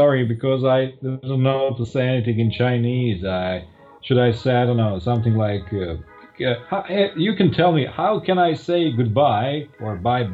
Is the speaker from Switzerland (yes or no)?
no; Croatia; English is a second language; Yes, I am from Croatia.